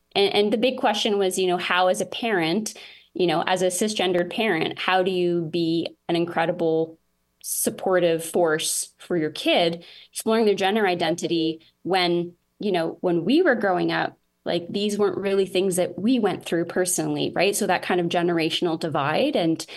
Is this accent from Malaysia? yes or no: no; Kingston, Ontario, Canada; also born or lived in Toronto; I do teach in Kingston, and I'm from Kingston originally, but I spent most of my like young, you know, university and about 10 years after that in Toronto. So I just moved back in the pandemic.